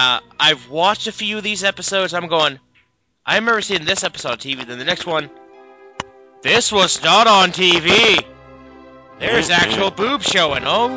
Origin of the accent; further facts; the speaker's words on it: United States; first language English; Because I may be Japanese, yes, but I'm a native. I'm both born and raised in America. I speak English. English is my first and only language.